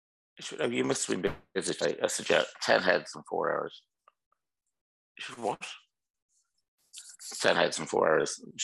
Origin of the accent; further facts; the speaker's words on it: Ireland; So I think being Irish, you just get yourself stuck in.